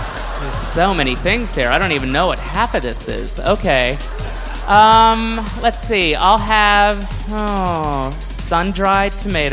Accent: El Paso, Texas, United States; from El Paso, Texas. Born and raised. Yeah, what do you mean my accent's funny to you?

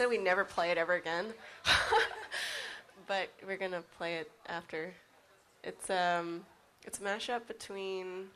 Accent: Vancouver, British Columbia, Canada; also born or lived in Saskatchewan; I was born in Saskatchewan. But I've been here since I was 5, so Vancouver is my home.

